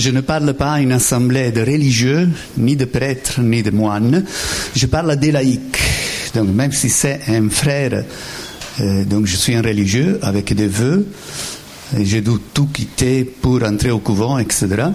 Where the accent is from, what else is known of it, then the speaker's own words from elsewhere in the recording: Italy; accent: Italian; French is a second language; puisque j'ai un accent italien très marqué